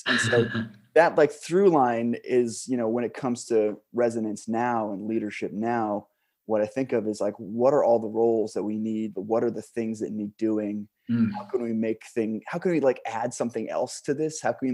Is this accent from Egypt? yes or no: yes; Cairo, Cairo Governorate, Egypt; also born or lived in Rome, Italy; I grew up living in Cairo, Egypt, and in Rome, Italy. My parents are Lutheran pastors